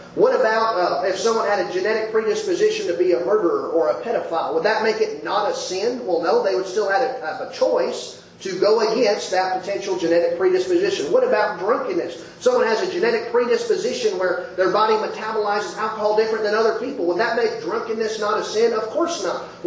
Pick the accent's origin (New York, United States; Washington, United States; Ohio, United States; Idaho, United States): Washington, United States; Seattle; You know, growing up in the Seattle area, I was repeatedly taught all throughout childhood